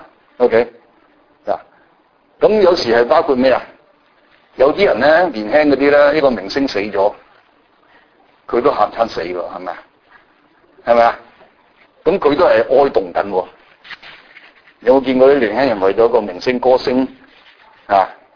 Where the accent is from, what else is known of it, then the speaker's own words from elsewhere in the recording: Chaozhou, Guangdong, China; 我係潮州人。